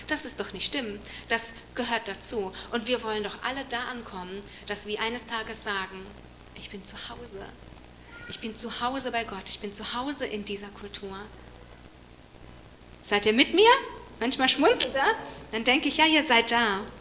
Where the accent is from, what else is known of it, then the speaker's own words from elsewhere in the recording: Haiti; ich komme aus Haiti, ich weiß, wie es ist, in tausend verschiedene Fettnäpfchen zu treten.